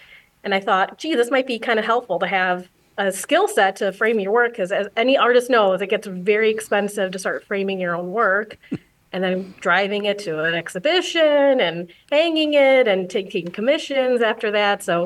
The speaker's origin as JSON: {"language": "English", "town": "Joliet", "region": "Illinois", "country": "United States", "tie": "born or raised there", "lives_now": "Indiana, United States", "said": "I'm actually not from Indiana. I originally grew up in Joliet, Illinois, and got my high school degree in Plainfield Central High School. So I was a true suburbanite back in the day in the Chicago region."}